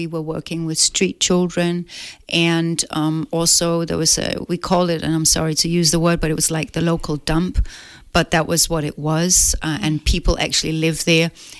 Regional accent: Denmark; I'm from Denmark, so our nursing program is slightly different.

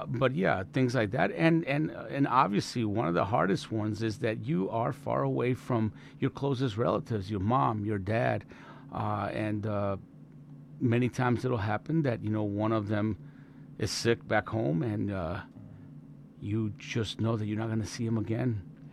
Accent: Colombia; English is a second language; now in United States; Well, I grew up in Colombia

